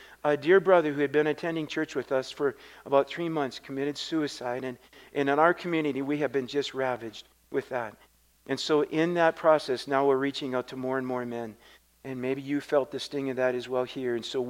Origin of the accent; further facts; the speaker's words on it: Minnesota, United States; also born or lived in South Carolina; now in Warroad, United States; But I grew up on a dairy farm, mid-state Minnesota, by Mille Lacs Lake.